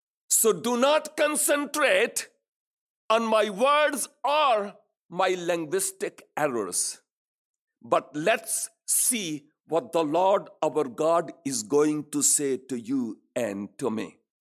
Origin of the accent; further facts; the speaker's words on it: Pakistan; first language Urdu; English is a second language; now in Sweden; Originally, I am from Pakistan. My language is Urdu, but actually, English is my fourth or fifth language. In these days, I am in Sweden.